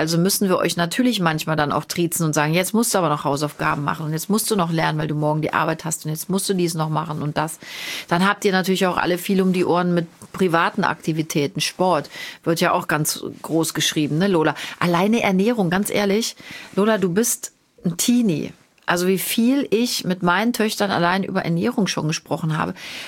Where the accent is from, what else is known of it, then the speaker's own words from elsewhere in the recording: Cologne, North Rhine-Westphalia, Germany; Ich komme aus Longerich, Köln-Longerich. Das ist ein kleiner Vorort von Köln.